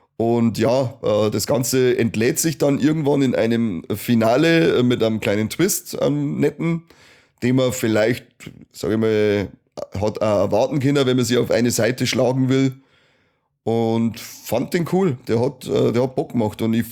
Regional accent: Bavaria, Germany; Ich komme aus Oberbayern

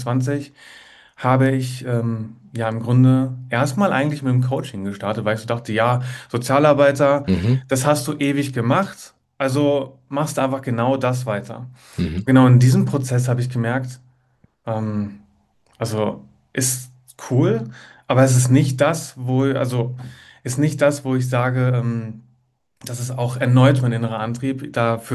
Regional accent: Salzgitter, Lower Saxony, Germany; Ich bin ja 32 Jahre alt und komme, ja, wie ich gesagt habe, aus Salzgitter.

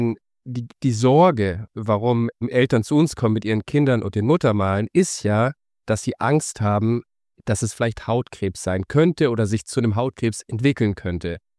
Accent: Munich, Bavaria, Germany; ich komme aus München

